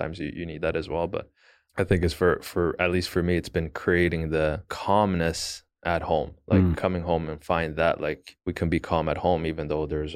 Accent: Stockholm, Stockholm County, Sweden; English is a second language; For me, it's just I'm from Stockholm. Lived basically in the city for some time growing up and just having everything close.

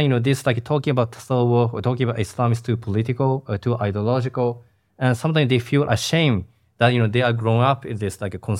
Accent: Japan; English is a second language; In Japan, not only the big cities, but in the small cities where my hometown, there are like lots of traditional like dojo.

